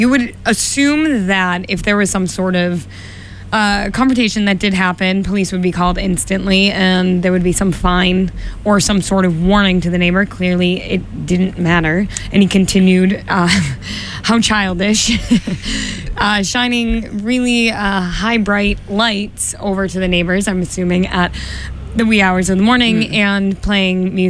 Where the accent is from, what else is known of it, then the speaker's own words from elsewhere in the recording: Massachusetts, United States; It's like everybody on the east side of Massachusetts, we're like, oh, out there.